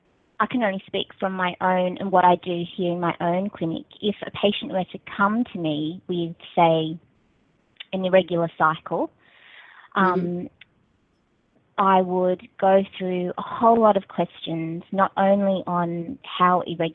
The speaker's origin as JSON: {"language": "English", "country": "Australia", "said": "I'm Chinese Australian, so my mother's Chinese and my dad's English Australian"}